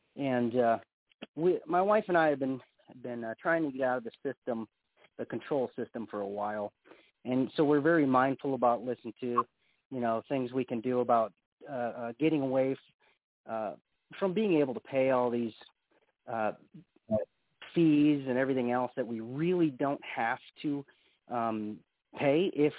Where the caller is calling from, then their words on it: Boise, Idaho, United States; I'm calling from Boise, Idaho.